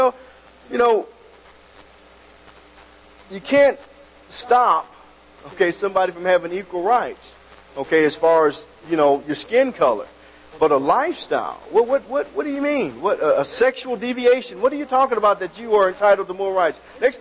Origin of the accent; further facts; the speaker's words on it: Florida, United States; I'm not from Alabama. I'm from Florida.